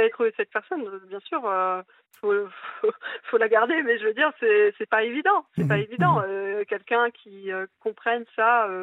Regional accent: Granville, Normandy, France; je suis partie du Mont-Saint-Michel puisque je suis de Granville, pas loin.

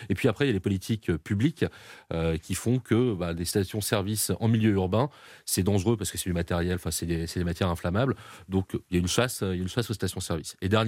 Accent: Paris, Île-de-France, France; je suis un vrai parisien.

